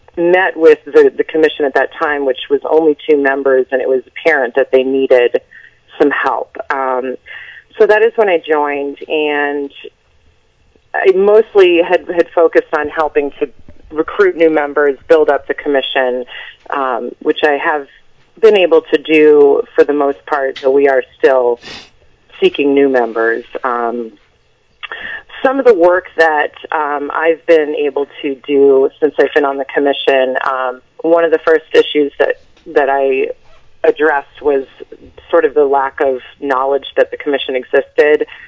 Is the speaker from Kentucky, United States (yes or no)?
no; Newburyport, Massachusetts, United States; I am 38 years old. I was raised here in Newburyport, one of 8 siblings, so I'm from a big family.